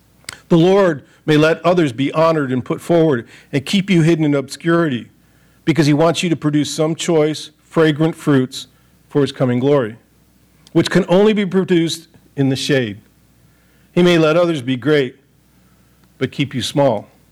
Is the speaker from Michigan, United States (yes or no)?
yes; Royal Oak, Michigan, United States; I go back to my hometown of Michigan, and the kids know we do this. I drive down Royal Oak